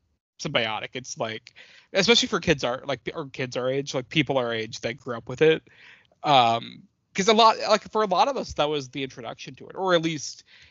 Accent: Orlando, Florida, United States; because I mean, especially me growing up in Orlando, like there were like a lot of commercials for it too

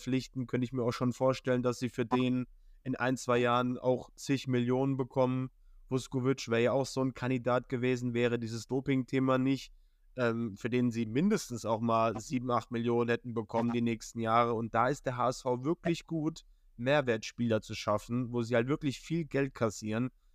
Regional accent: Bremen, Germany; Und das muss ich selbst als Bremer sagen.

